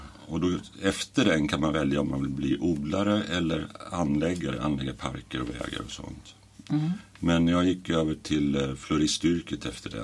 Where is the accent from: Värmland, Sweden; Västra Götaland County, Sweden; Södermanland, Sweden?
Södermanland, Sweden; Valla; born there; now in Stockholm, Sweden; Jag är född i Valla utanför Katrineholm.